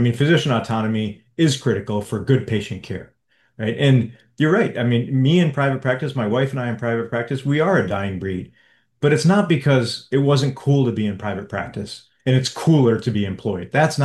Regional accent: Flint, Michigan, United States; we had a hospital in my hometown in the suburbs of Flint that basically bought every single primary care physician.

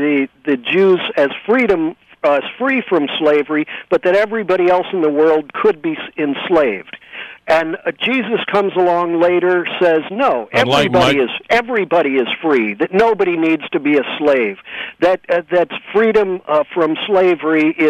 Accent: St. Louis, Missouri, United States; I've told you before, I was raised in St. Louis and went to the Ethical Society

